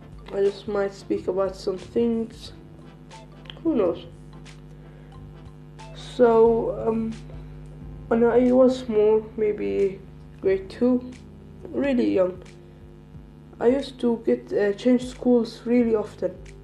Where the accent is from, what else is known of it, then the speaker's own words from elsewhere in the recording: Saudi Arabia; also born or lived in Jordan; I used to travel a lot in a young age. I lived in Saudi Arabia most of my life. Then came here to Jordan, but also traveled to China to my grandma and grandpa, to my father's side.